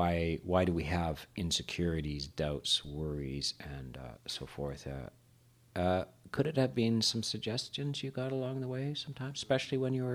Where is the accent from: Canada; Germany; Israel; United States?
Canada; so I'm, you know, kind of born and raised in Canada, and I spent a lot of time out in the forest and living and doing a lot of camping and stuff